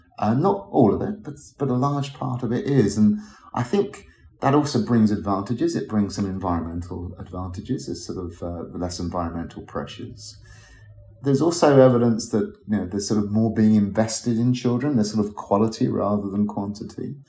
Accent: London, United Kingdom; born there; I was born in London.

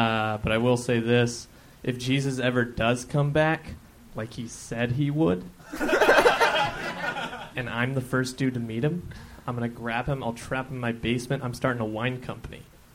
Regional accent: Reno, Nevada, United States

